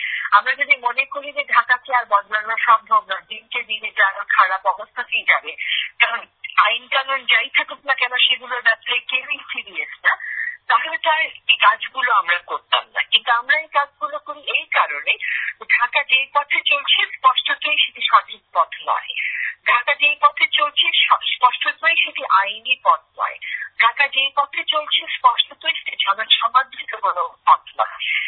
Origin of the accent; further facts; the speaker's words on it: Dhaka, Dhaka Division, Bangladesh; আমার কাছে ঢাকা শহরের সবচেয়ে ভালো লাগা জায়গাটি হচ্ছে ধানমন্ডি লেক, কারণ তার পাশেই আসলে আমার বড় হওয়া, একটা মোটামুটি ওয়াইড লেকের পাশে আমরা বড় হয়েছি